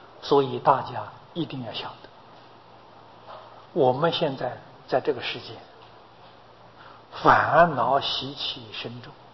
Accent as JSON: {"language": "Chinese", "country": "China", "said": "我们中国人讲七情五欲啊"}